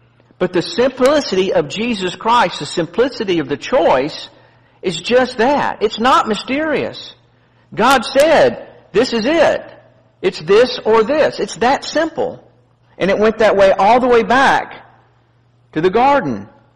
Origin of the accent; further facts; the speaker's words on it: the South, United States; I mean, you know, I'm down from the South. We don't have all them big words.